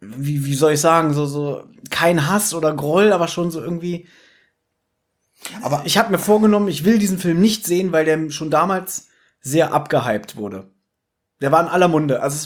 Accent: Berlin, Germany; Also wir sind aus Berlin

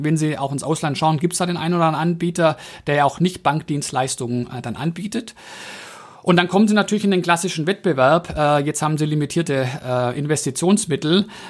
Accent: Baden-Württemberg, Germany

